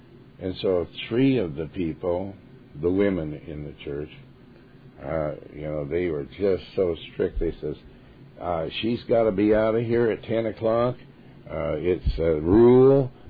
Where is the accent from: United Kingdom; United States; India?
United States; Montana; I was raised in Montana, and trout line, I guess that's where they fish for trout.